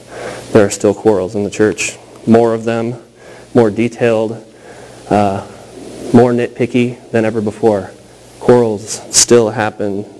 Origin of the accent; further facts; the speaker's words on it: Rockford, Illinois, United States; When you grow up in Rockford, Illinois, you're sort of either a Bears or a Packers fan.